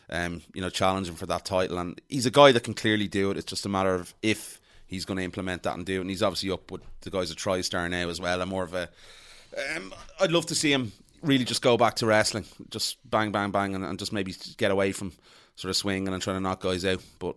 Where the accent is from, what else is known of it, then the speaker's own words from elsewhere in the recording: Kyrgyzstan; No. I'm from Kyrgyzstan.